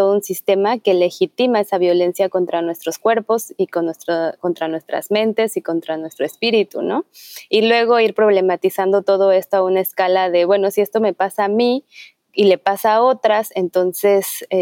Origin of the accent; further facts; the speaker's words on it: Mexico City, Mexico; Mis abuelos son de Oaxaca y de Toluca. Mis padres nacieron en la Ciudad de México y yo crecí ahí. Actualmente vivo en el sureste del país, específicamente en San Cristóbal de las Casas, en Chiapas.